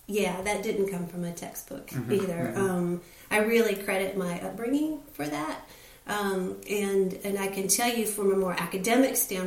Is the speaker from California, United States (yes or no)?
yes; California, United States; where I grew up was in the San Joaquin Valley of California, and it was a very diverse middle class community.